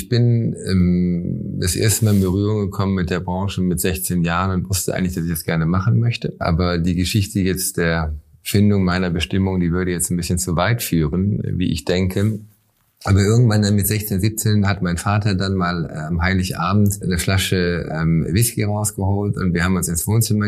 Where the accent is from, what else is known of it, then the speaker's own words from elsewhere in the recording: Siegen, North Rhine-Westphalia, Germany; Ich bin 74 in Siegen geboren und habe mein Abi in Siegen gemacht, war aber ein Jahr lang in den USA auf dem Internat an der Ostküste in der 11. Klasse.